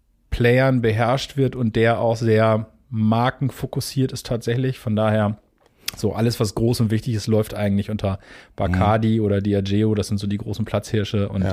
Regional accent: Hamburg, Germany; Ich komme aus Hamburg

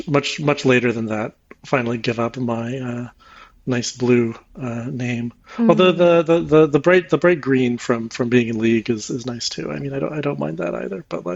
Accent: Canada; also born or lived in United Kingdom / Germany; now in Switzerland; I am from Canada originally. I finished my PhD in materials chemistry in 2015, I guess. And then since then, I have been living in Europe

